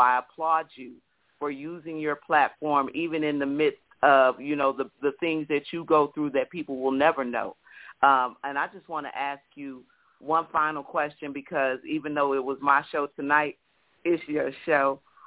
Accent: Waco, Texas, United States; I'm saying I'm a girl from Waco. I'm a hometown girl.

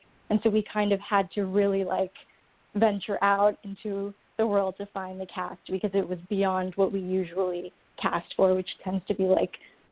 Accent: New York, United States; Yeah, we're from New York, you know, but we don't want to just screen in New York.

